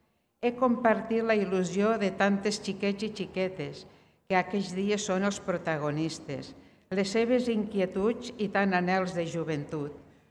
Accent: Vinaròs, Valencian Community, Spain; Agraeixo a Vinaròs, el meu poble, a tots els vinarossencs

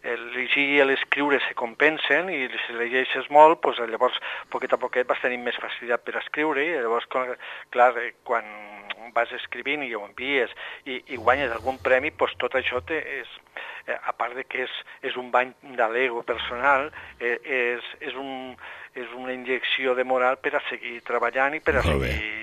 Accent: Vinaròs, Valencian Community, Spain; now in La Ràpita, Spain; tot i que jo soc fill de Vinaròs, visc a la Ràpita

